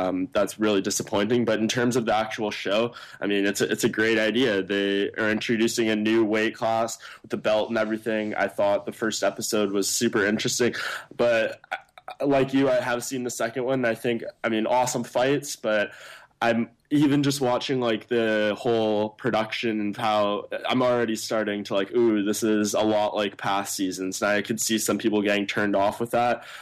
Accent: Canada; Upset is an awesome way to start off the season, especially with it being a Canadian. That's a good look for us.

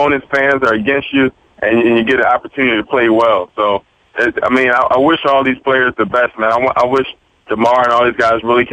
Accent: United States; And I'm American myself, but I was pissed off

